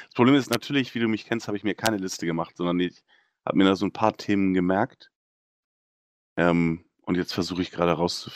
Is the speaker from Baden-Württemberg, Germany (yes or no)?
no; Hamburg, Germany; als Hamburger. Ja. Ich kenne das ja hier nicht anders.